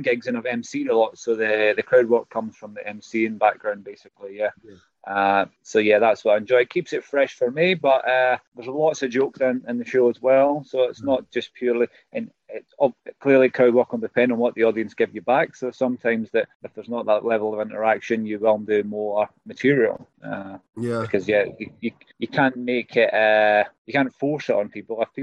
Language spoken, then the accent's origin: English; Scotland, United Kingdom; I was not expecting, as a Scottish guy, to get the nicest welcome necessarily